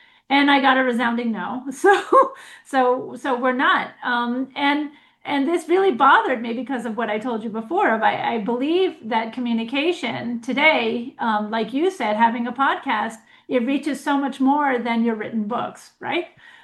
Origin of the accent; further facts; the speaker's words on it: United States; And I grew up in the United States, and I remember reading these wonderful political cartoons in the New York Times.